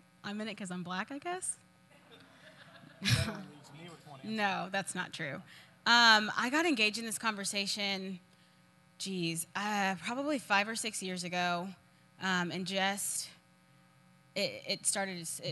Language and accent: English; Plano, Texas, United States; I'm from Plano. That's where I grew up.